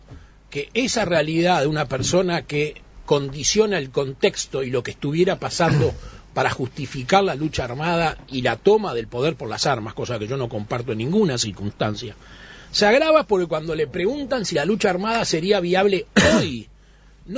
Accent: Uruguay; me gustaría como uruguayo

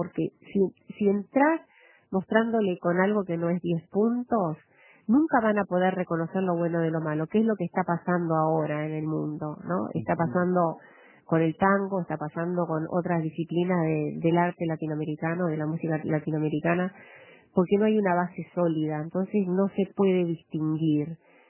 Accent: Uruguay; yo soy de una parte, de una región del mundo que ustedes no conocen

